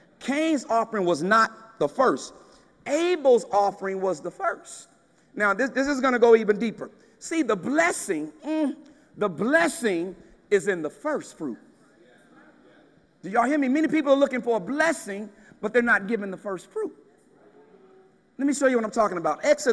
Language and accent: English; Texas, United States; And y'all, back in the day, I'm from Texas.